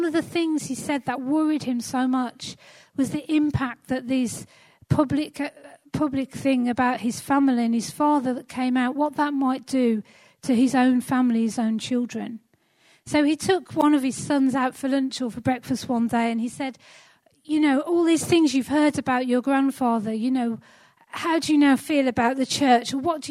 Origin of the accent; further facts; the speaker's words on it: Halesowen, West Midlands, United Kingdom; I come from Halesowe, and we still live in Halesowe.